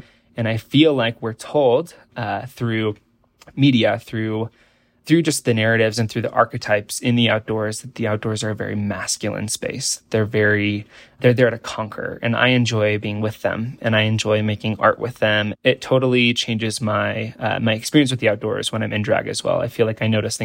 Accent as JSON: {"language": "English", "region": "Nebraska", "country": "United States", "tie": "born or raised there", "said": "Yeah, growing up in Nebraska, I had nature all around me. I lived my life at my grandma's farm and in my backyard."}